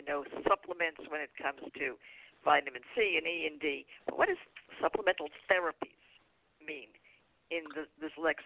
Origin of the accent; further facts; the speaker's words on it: New York City, New York, United States; I grew up in Greenwich Village where really it was an adjunct to creativity and poetry